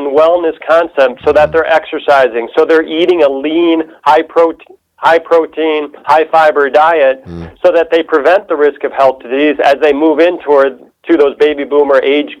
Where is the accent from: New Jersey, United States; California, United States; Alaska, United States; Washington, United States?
New Jersey, United States; I'm a Northern New Jersey, Morris County boy, about 60 miles outside of New York City.